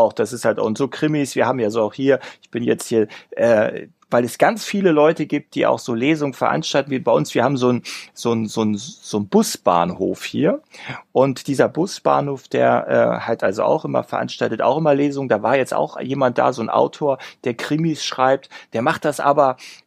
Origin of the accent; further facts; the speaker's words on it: Schleswig-Holstein, Germany; Ich komme hier aus dem Dorf. Also, irgendwo in Schleswig-Holstein, da irgendwie so mitten in so einem, in der Pusta.